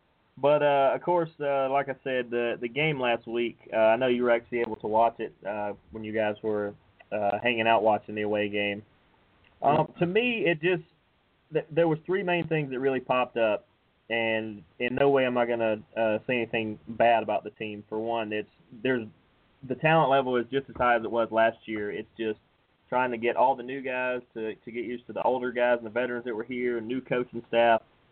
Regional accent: Atlanta, Georgia, United States; growing up in the Atlanta area, probably still the biggest Pirate memory of anybody from Atlanta was

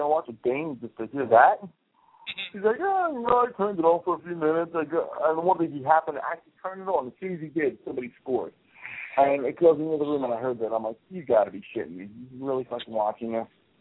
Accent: United States; I think, even though I'm Italian, I'm not into soccer. I know soccer's huge over in Italy, but I'm an American, damn it

